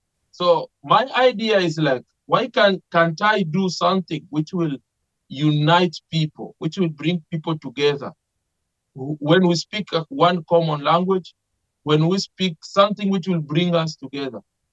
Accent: Kiliba, South Kivu, DR Congo; now in Winnipeg, Canada; I can still do it in my own village where I came from. Eastern part of Congo, in the territory we call Uvira. Uvira is my territory, but I was born in Kiliba. We don't have radio, we don't have TV there

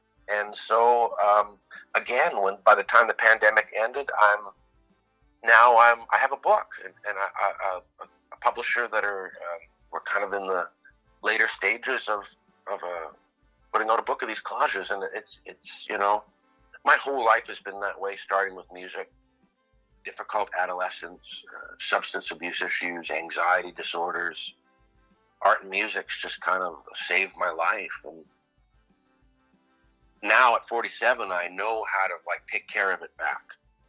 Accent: Winnipeg, Manitoba, Canada; it's about my growing up in Winnipeg and the Charleswood neighborhood

